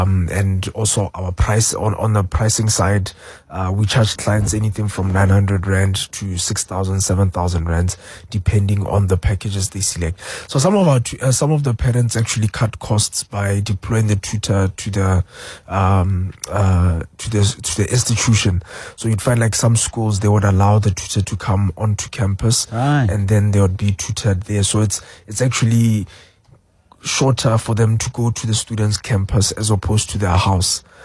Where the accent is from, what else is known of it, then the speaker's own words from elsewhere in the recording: Botswana; moved away as an adult; now in South Africa; Botswana. So that's where I did most of my schooling, and I came here to South Africa for my tertiary schooling.